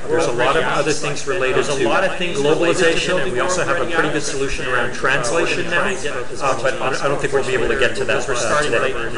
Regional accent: Montreal, Quebec, Canada; English is my first language, but I grew up in Canada and Montreal, so I speak French also, and my parents were Italian, so I also kind of understand Italian.

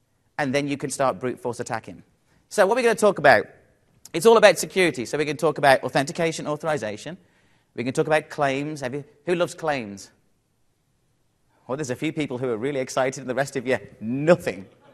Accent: West Virginia, United States; I'm from West Virginia.

